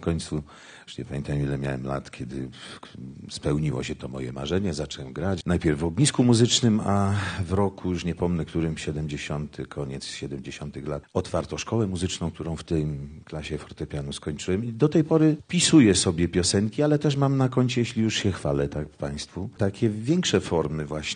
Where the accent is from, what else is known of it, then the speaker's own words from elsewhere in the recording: Brzeziny, Łódź Voivodeship, Poland; I osiedlono tam ileś rodzin i tam to moje dzieciństwo upłynęło.